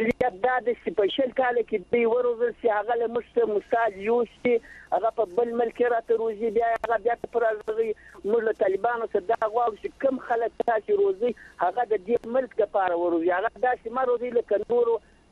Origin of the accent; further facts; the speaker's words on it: Zabul, Afghanistan; زه د زابل د ولایت ته تغرد ولسوالۍ … خبر در سره کوم